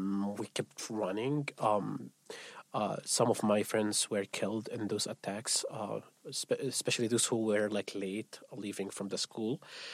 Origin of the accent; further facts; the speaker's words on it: Gaza City, Gaza Strip, Palestine; English is a second language; I grew up in like a small house with my family in Gaza City.